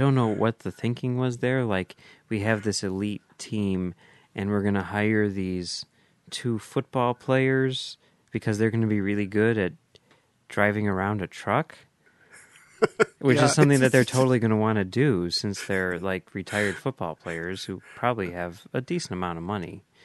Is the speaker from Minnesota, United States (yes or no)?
no; Chicago, Illinois, United States; As a Chicagoan, as you can see, I'm currently wearing a Chicago Bears sweatshirt.